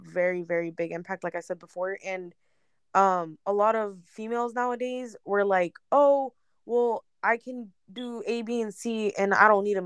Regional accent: United States; because we're American, like we were born and raised

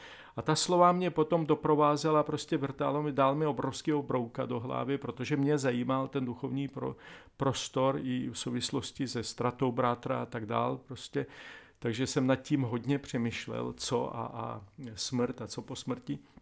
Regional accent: Ukraine; Czech is a second language; now in Czechia; A já říkám, no tak jsem z Ukrajiny.

